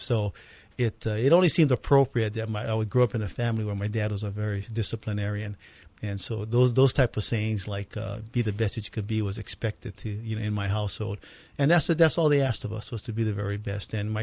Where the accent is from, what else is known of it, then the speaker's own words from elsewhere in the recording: Honolulu, Hawaii, United States; You know, I grew up right down here in the streets of Kalihi. I was born and raised here.